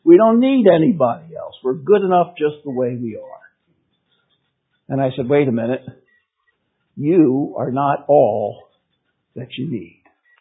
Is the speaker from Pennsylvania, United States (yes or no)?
yes; Philadelphia, Pennsylvania, United States; I was born in Philadelphia. Grew up, my early childhood years were spent in the eastern part of the state.